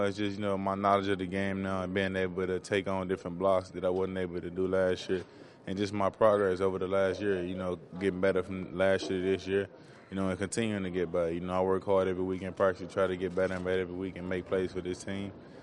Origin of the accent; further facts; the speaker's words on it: St. Louis, Missouri, United States; You know, I grew up in St. Louis 14 years here and never been inside of the stadium